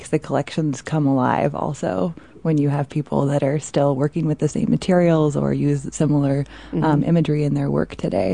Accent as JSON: {"language": "English", "region": "Alaska", "country": "United States", "tie": "born or raised there", "said": "Growing up in Alaska, if you're interested in the arts, you get to meet a lot of artists."}